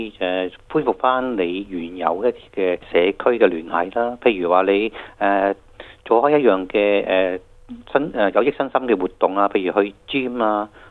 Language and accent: Cantonese; China; 咁即係我哋中國人都有一句説話啦，叫做有苦自己知